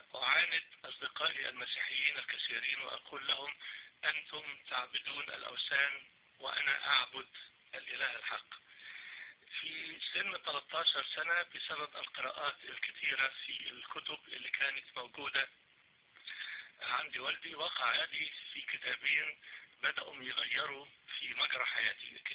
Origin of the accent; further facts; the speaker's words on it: Egypt; أنا نشأت في مصر في عائلة إسلامية، والدي مسلم متحفظ، كان شيخا متخرجا من الأزهر